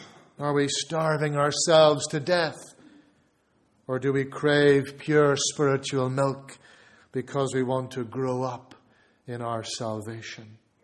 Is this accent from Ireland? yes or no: yes; Dublin, Leinster, Ireland; I grew up in Dublin